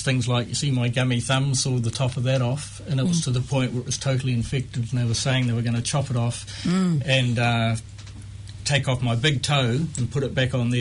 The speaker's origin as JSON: {"language": "English", "region": "South Island", "country": "New Zealand", "tie": "born or raised there", "lives_now": "Auckland, New Zealand", "said": "No, I'm originally from the South Island."}